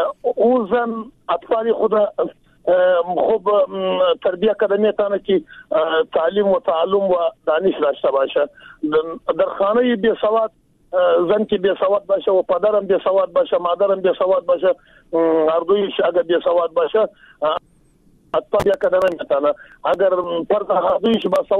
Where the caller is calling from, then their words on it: Jowzjan, Afghanistan; پشتون هستم از جوزیان.